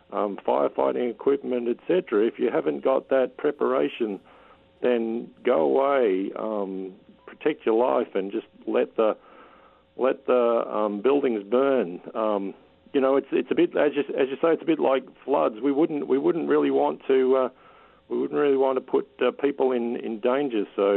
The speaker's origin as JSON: {"language": "English", "country": "Australia", "tie": "born or raised there", "lives_now": "Bellevue, United States", "said": "I grew up in Australia. I observed forest fires since my childhood"}